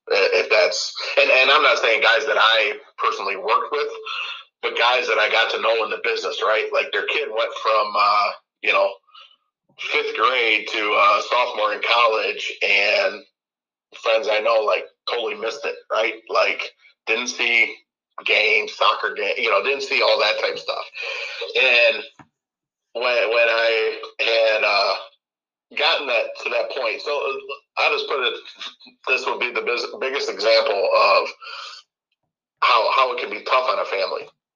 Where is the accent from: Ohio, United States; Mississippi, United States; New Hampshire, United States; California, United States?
Ohio, United States; Rossford; I grew up in Rossford, small town, was always around family, right?